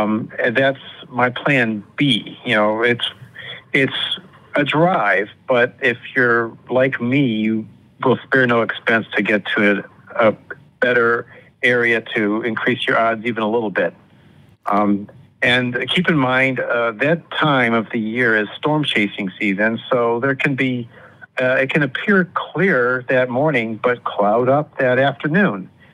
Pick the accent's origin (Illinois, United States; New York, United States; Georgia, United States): Illinois, United States; Charleston; Well, I'm from Charleston, Illinois. I have friends and family there